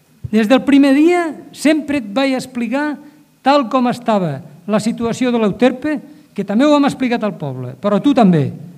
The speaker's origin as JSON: {"language": "Catalan", "town": "Falset", "region": "Catalonia", "country": "Spain", "said": "quan dic que sóc de Falset, ho dic amb orgull"}